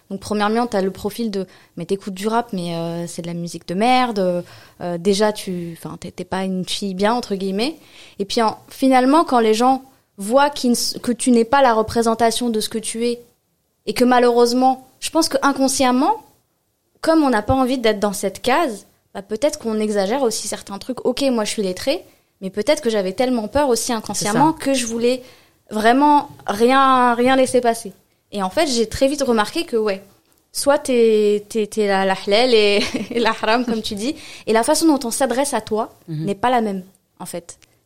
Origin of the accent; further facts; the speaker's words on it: Morocco; Je suis marocaine, moi.